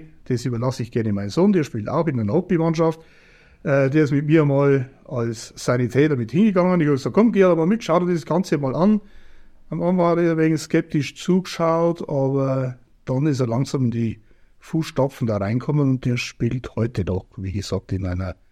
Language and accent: German; Moosloh, Bavaria, Germany; now in Merkelsteig, Germany; in der Moosloh ja auch geboren und aufgewachsen in der Moosloh. Jetzt wohne ich in Merkelsteig. Merkelsteig drunten ist für mich ein sehr schönes Gebiet, rundum Natur.